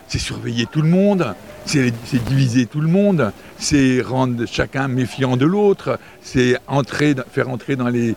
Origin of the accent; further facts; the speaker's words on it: Brittany, France; first language Breton; French is a second language; Même le breton, qui est ma langue maternelle, je la connais pas.